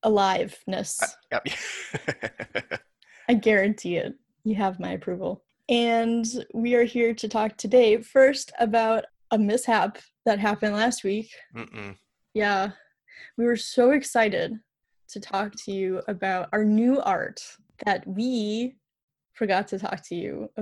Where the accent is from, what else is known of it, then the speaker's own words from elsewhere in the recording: Michigan, United States; Since I am hailing from Michigan, Hungry Howie's is a delicious pizza chain